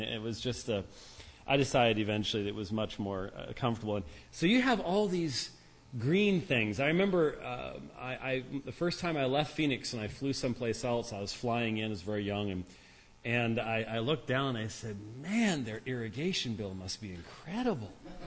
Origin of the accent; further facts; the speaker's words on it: Scotland, United Kingdom; I'm Scottish